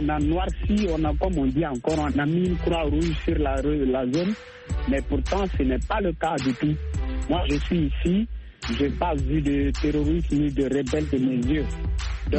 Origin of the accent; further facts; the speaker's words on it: Burkina Faso; now in Senegal; Ici, je suis burkinabé, ici au sud du Sénégal, il n'y a pas de problème.